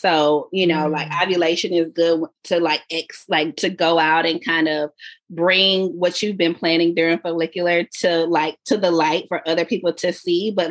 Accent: the South, United States; And, you know, I'm from the South, so I'm always just blaming stuff on like, this is what happened.

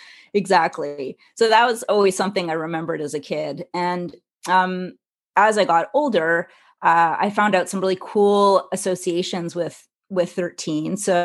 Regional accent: Montreal, Quebec, Canada; I grew up in Montreal.

